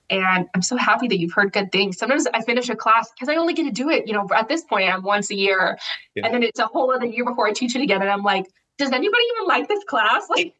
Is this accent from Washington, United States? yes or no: yes; Spokane, Washington, United States; I grew up in Spokane. So Gonzaga is like the heart of Spokane and it's such a fun place to be.